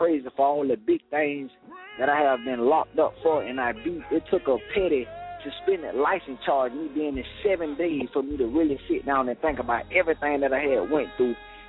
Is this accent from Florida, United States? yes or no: yes; Jacksonville, Florida, United States; Well, you know, man, I'm from Jacksonville, Duval County, and pretty much me, I was not born and raised in the church at all.